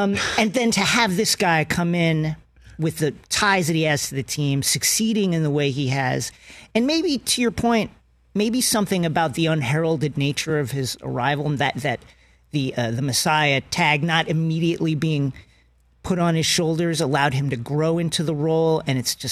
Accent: Queens, New York, United States; also born or lived in Bethpage; I'm from New York. I'm from Queens and Long Island, Bayside, and then Bethpage.

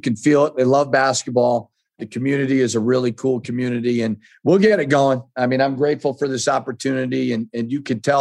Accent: New England, United States; I remember the first time it snowed because I'm from New England and it snows and then it melts.

